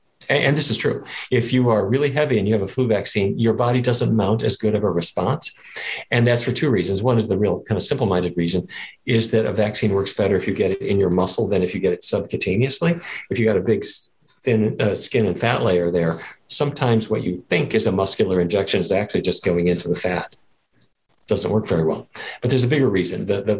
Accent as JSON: {"language": "English", "town": "Fargo", "region": "North Dakota", "country": "United States", "tie": "born or raised there", "said": "When I was a kid growing up in Fargo, North Dakota, my dad was the diabetes expert for the town."}